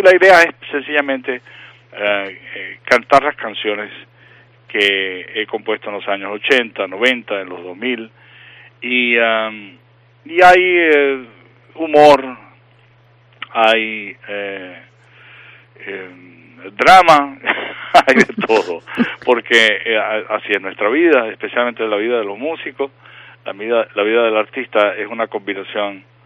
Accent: Venezuela; also born or lived in Israel / England / Colombia; Mi papá era de Viena, mi mamá era de Checoslovaquia. Yo nací en Israel, crecí en Venezuela. Y mis convicciones vienen de la India, mis convicciones filosóficas y religiosas. De manera que sí, viví en Inglaterra, viví en Colombia

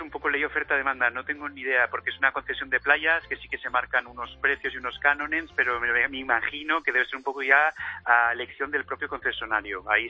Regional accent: Barcelona, Catalonia, Spain; born or raised there; moved away as an adult; now in Formentera, Spain

